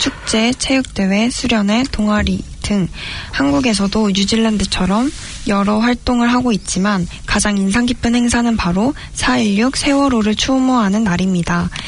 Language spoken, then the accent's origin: Korean; Gwangju, South Korea; accent: Gwangju dialect; 저는 광주 사투리에 대해 자랑하고 싶어요.